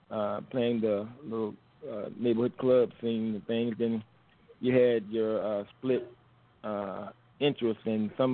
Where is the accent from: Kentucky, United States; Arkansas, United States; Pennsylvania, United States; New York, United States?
Kentucky, United States; Danville; born there; I was born in Danville, Kentucky, also known as the City of First, because there's been many firsts in that little town.